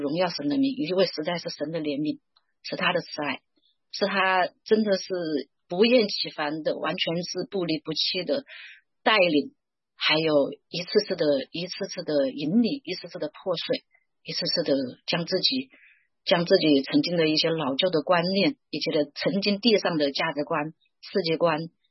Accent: China; 很小我们大陆这边的1分钱2分钱我们都攒在一个存钱罐里面

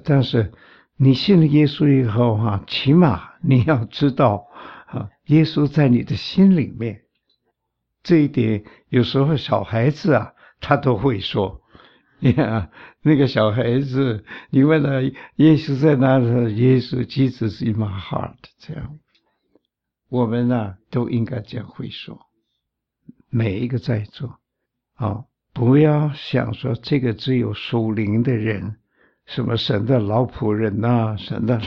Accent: China; 一个不信耶稣的人呢，尤其我们中国人呢，他出了事情，他会说老天爷啊

